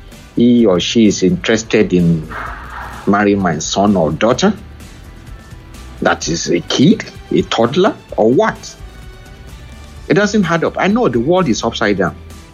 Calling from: United Kingdom; I'm calling from the UK.

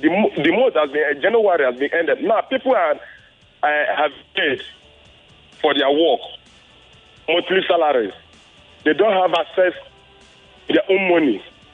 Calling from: Ogun, Nigeria; I'm calling from Ogun State.

